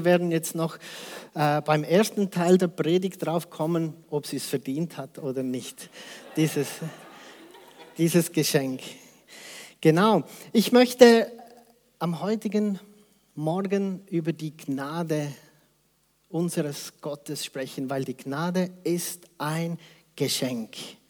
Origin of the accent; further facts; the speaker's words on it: Hersbruck, Bavaria, Germany; moved away as an adult; also born or lived in Peru; Ich bin in Herbruck aufgewachsen, wie ich es gesagt habe. Mit 21 bin ich ausgereist, war in Lima unterwegs